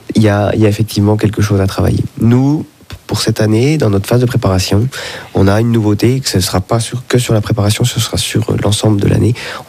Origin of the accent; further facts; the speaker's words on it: Besançon, Bourgogne-Franche-Comté, France; now in Switzerland; J'étais en France voisine, et je ne suis pas de trop loin, puisque je suis de Franc-Comtois à l'origine, originaire de Besançon.